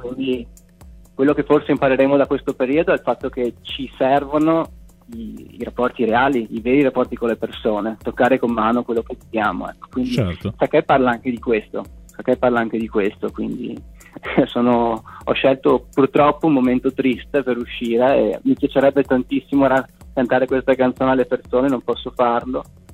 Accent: Venice, Veneto, Italy; now in Bologna, Italy; Io ci sono nato a Venezia, io sono di Venezia, adesso vivo a Bologna, però ci sono cresciuto, ci sono nato, no?

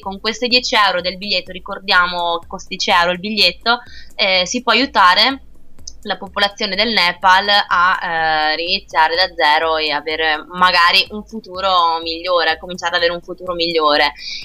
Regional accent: Rovereto, Trentino-Alto Adige, Italy; Poi a Rovereto io sono cresciuta, quindi dai, posso dire che è anche la mia città

